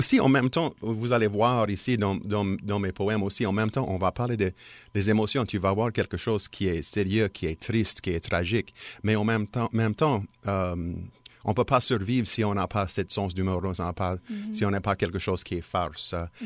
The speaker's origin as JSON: {"language": "French", "region": "Louisiana", "country": "United States", "said": "comme on parle chez nous en Louisiane, peut-être des fois spécifiquement de ma région au Bayou La Fourche."}